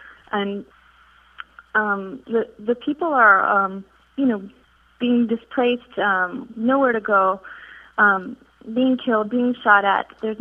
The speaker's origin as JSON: {"language": "English", "country": "United States", "said": "some people will listen to my voice because I'm an American, they don't listen to Palestinians here"}